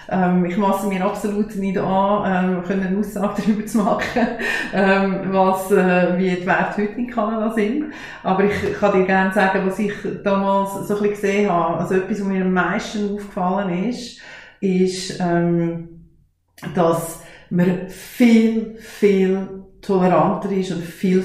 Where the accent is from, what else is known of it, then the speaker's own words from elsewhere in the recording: Schwyz, Switzerland; Wir sind hier im Talkessel der Schweiz aufgewachsen und der Talkessel der Schweiz, der hat nicht so viel Migration gehabt, wie zum Beispiel eine Stadt wie Biel.